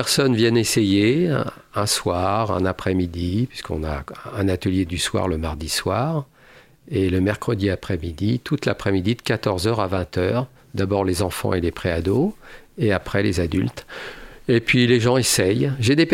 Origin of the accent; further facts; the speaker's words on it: Meschers-sur-Gironde, Nouvelle-Aquitaine, France; Je suis de Méché.